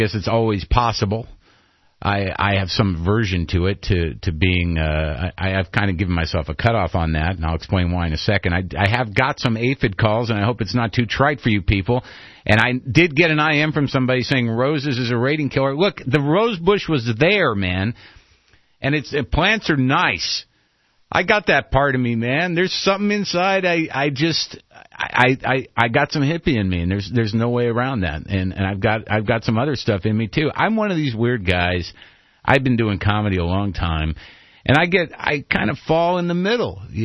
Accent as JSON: {"language": "English", "country": "United States", "said": "the idea of just the scope of what I can have as an American"}